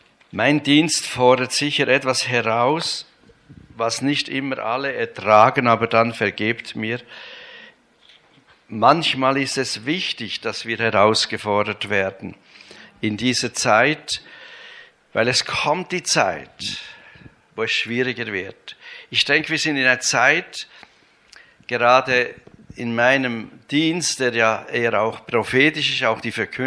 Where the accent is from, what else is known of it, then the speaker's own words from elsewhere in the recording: Switzerland; Ich bin ein Schweizer